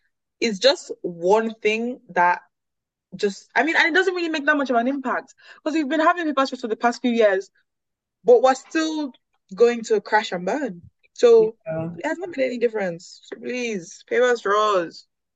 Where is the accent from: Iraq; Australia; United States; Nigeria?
Nigeria; I say we. They, me, I'm Nigerian.